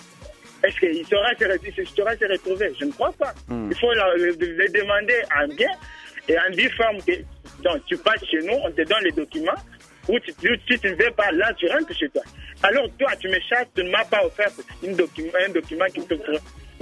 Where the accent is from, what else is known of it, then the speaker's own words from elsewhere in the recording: Republic of the Congo; now in Cape Town, South Africa; je suis pas dans mon pays, je suis à Cape Town, c'est pas mon pays, j'ai quitté le Congo pour le Cape Town.